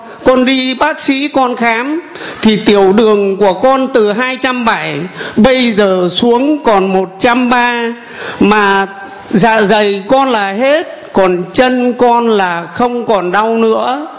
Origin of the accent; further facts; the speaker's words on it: Haiphong, Vietnam; also born or lived in southern Vietnam; con sinh ra và lớn lên tại Hải Phòng, nếu Chúa không gìn giữ con thì con thành thật với cộng đoàn là con xử như năm cam. Bởi vì con ở tù, ở tội, cho nên khi con ra tù là con không về quê. Con xin tài ngoại tại ở trong miền Nam này.